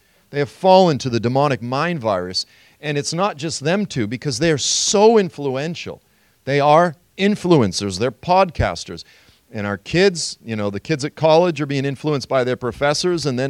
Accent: Massachusetts, United States; Of course, I was from Massachusetts, so they were like gods, basically. I literally had a bronze bust of JFK on my family mantle.

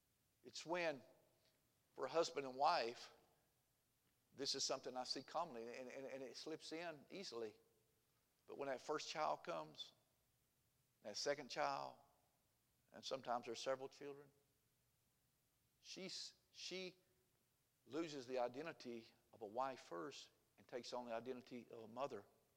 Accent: Oklahoma, United States; now in Arkansas, United States; We live, especially me growing up in Oklahoma and where we live in Arkansas, in Tornado Alley.

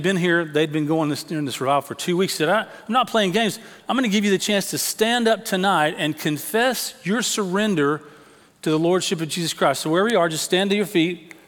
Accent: Tyler, Texas, United States; I grew up over in Tyler, as some of you know.

